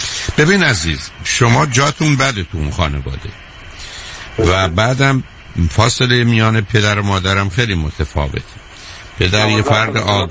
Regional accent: Iran; من و تو در ایران بزرگ شدیم، فارسی بلدی، ژاپنی یا روسی بلد نیستی

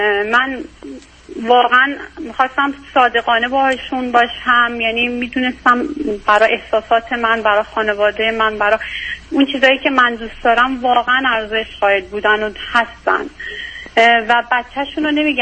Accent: Iran; moved away as an adult; من موقعی که ازدواج کردم مستقیم از ایران اومدم اینجا.

